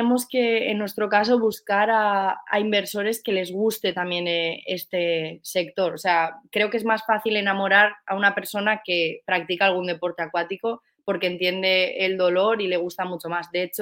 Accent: Basque Country, Spain; now in Valencia, Spain; La cosa es que mi socio también es de aquí, de Valencia, yo soy del País Vasco

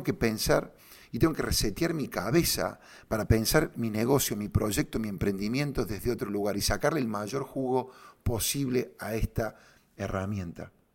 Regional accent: Córdoba, Argentina; soy un loco cordobés, tengo esta idea

